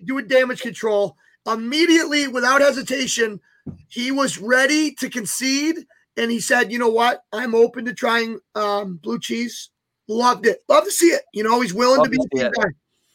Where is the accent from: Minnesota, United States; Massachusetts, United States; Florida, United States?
Minnesota, United States; We're from Minnesota.